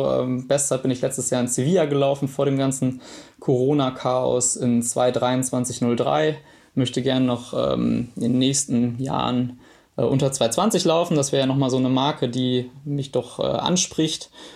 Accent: Witten, North Rhine-Westphalia, Germany; also born or lived in Dortmund; also ich komme ganz ursprünglich aus Dortmund, dann habe ich in meiner Jugend in Witten gewohnt

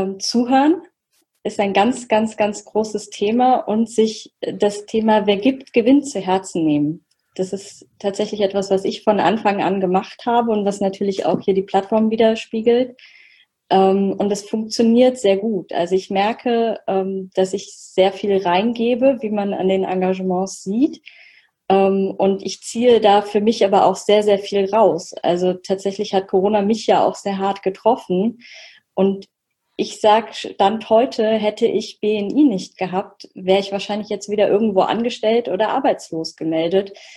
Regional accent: Oberursel, Hesse, Germany; Ich bin aus Oberursel.

